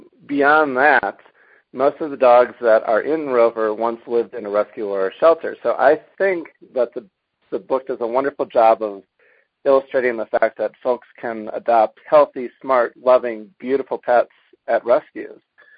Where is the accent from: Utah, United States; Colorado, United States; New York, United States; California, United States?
California, United States; San Diego; I'm from San Diego.